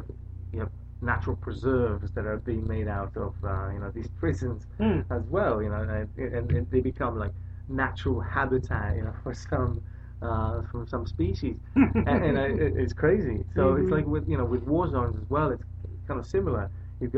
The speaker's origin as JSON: {"language": "English", "region": "northern Italy", "country": "Italy", "moved": "yes", "lives_now": "United States", "said": "I'm from Italy originally, from the north of Italy near the Alps, and been in the States for now, 35 years or something like that."}